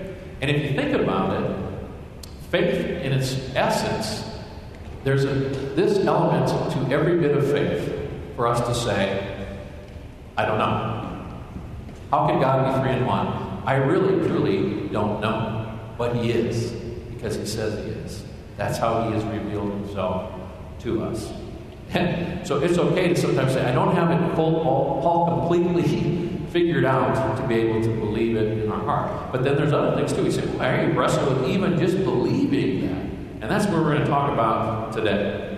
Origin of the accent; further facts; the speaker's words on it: Illinois, United States; growing up in Illinois